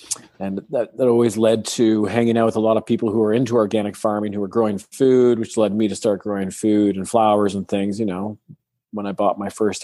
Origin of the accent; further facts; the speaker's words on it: Sault Ste. Marie, Ontario, Canada; also born or lived in Denver; And I'm from Sault Ste. Marie, Ontario, proudly, and went to Queen's University and lived in Denver, Colorado for 10 years and out west in Canada for a couple of years, and then wound up back in Southern Ontario.